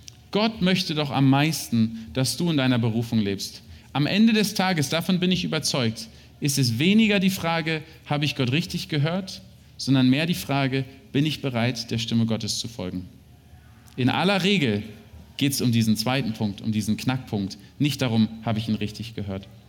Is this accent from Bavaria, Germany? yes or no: no; Berlin, Germany; now in London, United Kingdom; als Berliner, der in London arbeitet